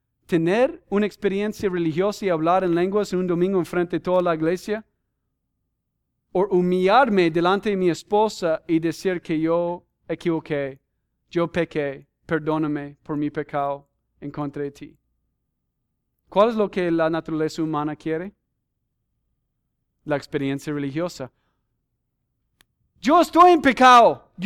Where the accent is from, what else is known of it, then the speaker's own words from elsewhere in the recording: United States; Spanish is a second language; No tiene nada que ver que yo soy gringo.